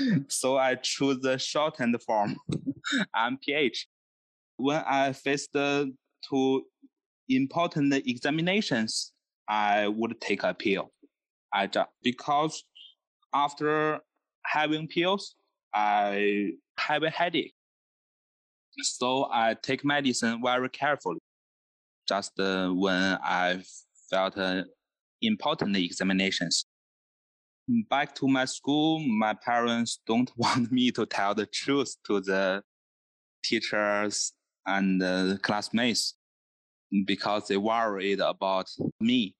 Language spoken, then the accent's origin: English; China; English is a second language; Nice to meet you, everybody. I'm from China.